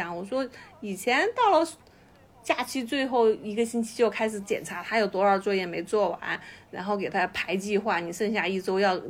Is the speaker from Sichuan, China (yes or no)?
yes; Sichuan, China; 其实我小的时候在四川特别觉得是那个样子